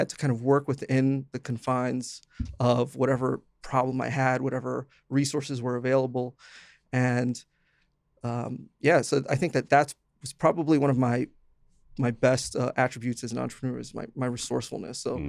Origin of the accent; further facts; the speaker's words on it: Union City, New Jersey, United States; So I grew up in Union City. At that time, it was the most densely populated city in the United States.